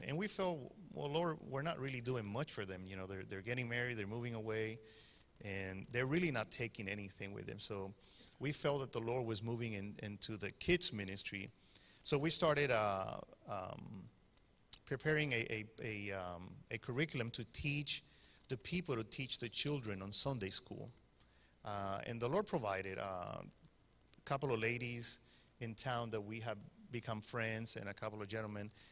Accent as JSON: {"language": "English", "town": "Miami", "region": "Florida", "country": "United States", "tie": "born or raised there", "said": "I was living in Miami. My wife and I grew up in Miami."}